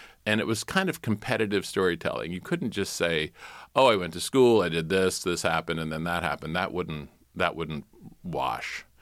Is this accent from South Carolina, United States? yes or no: yes; South Carolina, United States; I'm from South Carolina, and there's a rich hit tradition of being in newspapers.